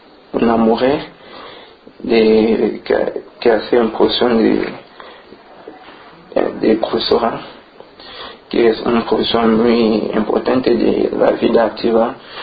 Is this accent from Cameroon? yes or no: yes; Cameroon; Spanish is a second language; now in Spain; Sí, soy de Camerún. Hace 2 años que estoy aquí.